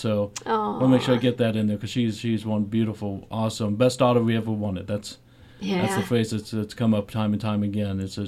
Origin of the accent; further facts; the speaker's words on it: Columbus, Ohio, United States; I'm from Johnstown. It's kind of out by New Albany. I grew up as a Columbus kid.